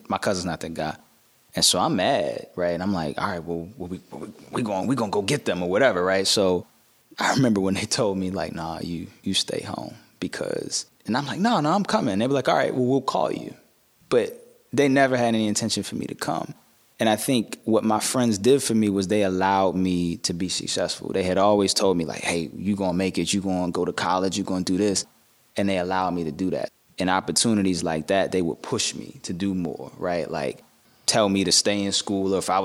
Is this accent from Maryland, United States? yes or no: yes; Pikesville, Maryland, United States; born or raised there